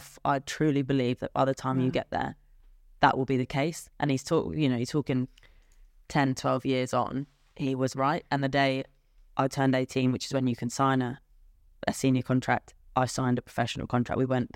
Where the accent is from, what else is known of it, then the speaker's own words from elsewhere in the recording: England, United Kingdom; well, I'm typically English.